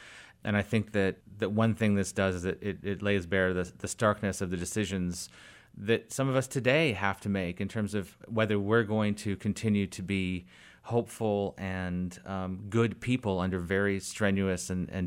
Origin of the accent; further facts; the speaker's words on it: Fiji; I grew up in Fiji. My parents were in the Peace Corps.